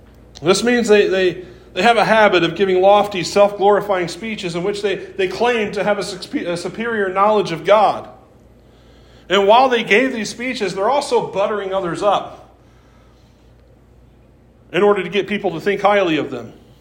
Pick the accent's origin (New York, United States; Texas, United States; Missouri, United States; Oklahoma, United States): Missouri, United States; but I'm from Missouri. That's my excuse.